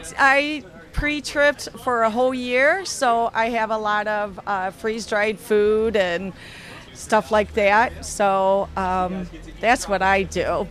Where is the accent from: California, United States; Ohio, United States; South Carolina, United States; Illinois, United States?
Illinois, United States; so I'm from Illinois, so west of Illinois, we have actually a lot of BLM land